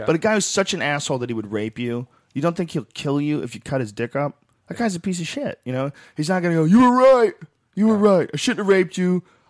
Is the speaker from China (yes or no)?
no; Boston, Massachusetts, United States; It was like when I was a kid in high school, when you're growing up in Boston.